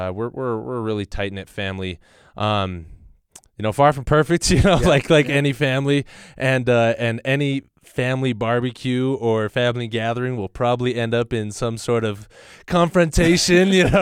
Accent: Spring Lake, Utah, United States; And so I loved growing up in Spring Lake. I loved growing up in the you know, South County.

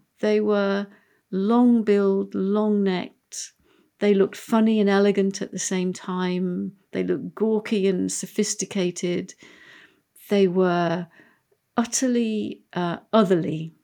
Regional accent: England, United Kingdom; But, you know, one of the great benefits of being English is that, as G.K. Chesterton said, to be English is to appreciate the colour grey.

